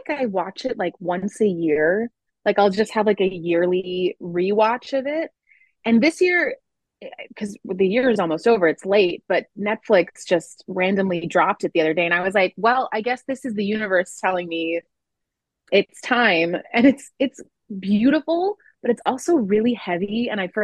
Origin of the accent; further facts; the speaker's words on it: Connecticut, United States; But I grew up near Hartford, which is where the Bushnell is, which is a huge regional theater.